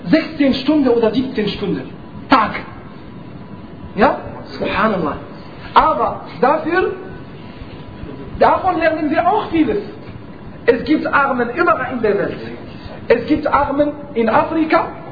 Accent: Morocco; Bei uns in Marokko zum Beispiel, ist, denke ich mal, erst um 7.30 Uhr abends.

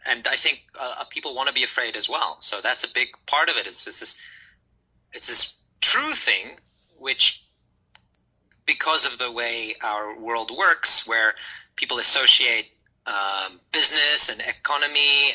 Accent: South Africa; I felt that as a South African, very attracted to the American culture and wanting to be there and feeling a little bit inferior.

